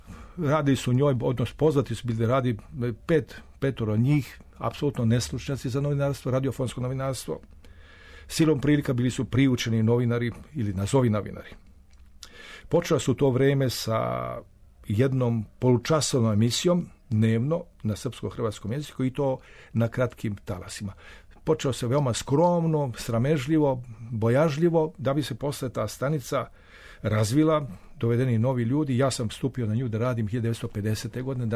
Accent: Belgrade, Serbia; Jedan moj prijatelj ovdje, Beograđanin stari, ja sam stari Beograđanin

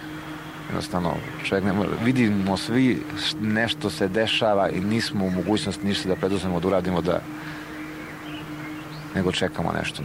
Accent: Serbia; kad te neko pita odakle si, sramota te je da kažeš da si iz Srbije

